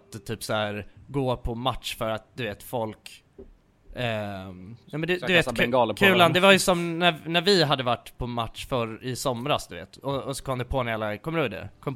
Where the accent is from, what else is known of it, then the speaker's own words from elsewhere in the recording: Nacka, Stockholm County, Sweden; för att jag kommer från Nacka liksom.